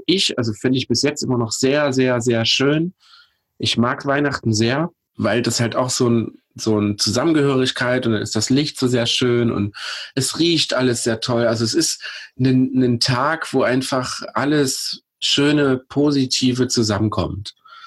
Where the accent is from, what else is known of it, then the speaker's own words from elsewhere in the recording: Pößneck, Thuringia, Germany; wenn wir als Familie zusammengefeiert haben in meiner Heimatstadt Pößneck